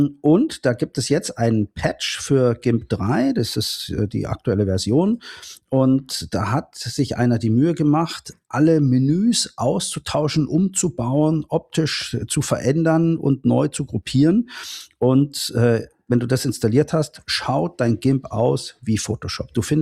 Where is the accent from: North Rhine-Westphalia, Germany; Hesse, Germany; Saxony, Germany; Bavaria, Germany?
Bavaria, Germany; Munich; Ja, da bin ich als Münchner ja auch einer, der sagt